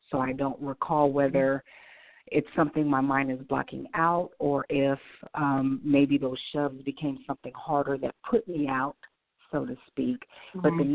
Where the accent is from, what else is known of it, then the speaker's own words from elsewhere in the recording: Iowa, United States; But I started out as a young mother. I'm from Iowa originally.